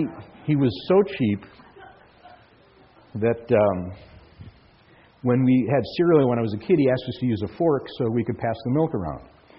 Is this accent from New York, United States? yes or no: no; Minnesota, United States; Or growing up in Minnesota, it was cold often, and he would say, close the door, you're trying to heat the outside.